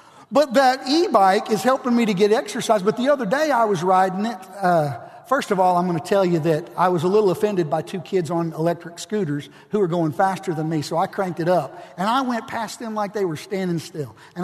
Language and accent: English; the South, United States; I'm from the South and I like tea.